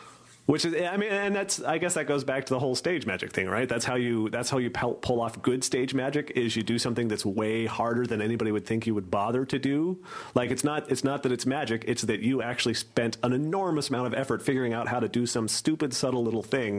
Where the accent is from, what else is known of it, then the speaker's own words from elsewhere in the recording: West Coast, United States; So yeah, and I grew up on the West Coast where bowling is normal, correct bowling, and no one had ever heard of candlepin.